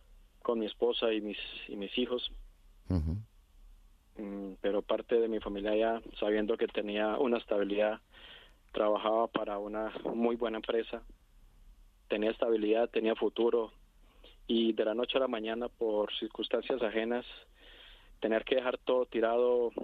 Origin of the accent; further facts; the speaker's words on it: Colombia; now in Spain; Claro, yo vengo de Colombia. Tuve que venir a España con mi familia por situaciones de seguridad allá.